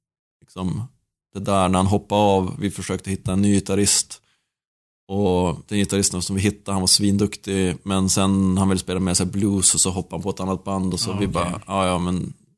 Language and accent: Swedish; Skellefteå, Västerbotten County, Sweden; Jag vet inte hur Umeå var när jag växte upp i Skellefteå och började spela musik.